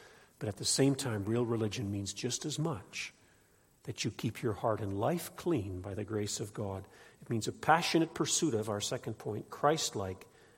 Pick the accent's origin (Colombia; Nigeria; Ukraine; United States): Nigeria; now in Canada; I grew up in Nigeria, and we had a cashew tree.